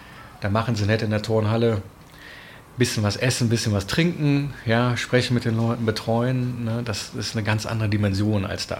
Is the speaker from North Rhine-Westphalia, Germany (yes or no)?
yes; Bonn, North Rhine-Westphalia, Germany; ich komme jetzt ja aus Bonn, ich kenne so die großen Hauptstraßen